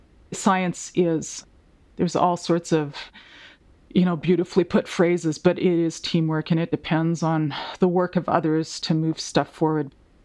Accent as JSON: {"language": "English", "town": "Vancouver", "region": "British Columbia", "country": "Canada", "tie": "born or raised there", "said": "I grew up in a big city. I grew up in Vancouver."}